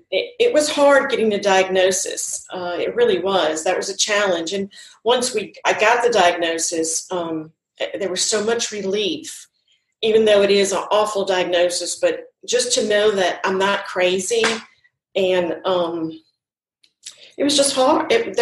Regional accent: New Orleans, Louisiana, United States; now in Baton Rouge, United States; Born and raised in New Orleans, and we've been living in Baton Rouge probably since 1982, real close to Tiger Stadium

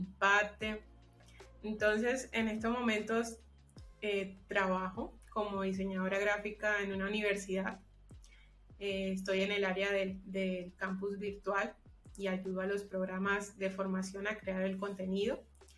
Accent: Valledupar, Cesar, Colombia; born there; now in Bucaramanga, Colombia; soy colombiana, vivo en la ciudad de Bucaramanga, aunque nací en la ciudad de Valledupar.

